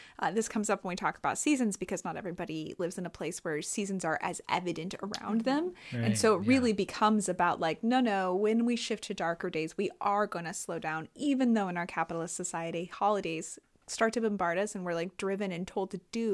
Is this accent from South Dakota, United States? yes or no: no; Colorado, United States; I have a lot of fond memories of growing up in the Colorado Rockies and waking up to snow heaps and animals grazing in our front yard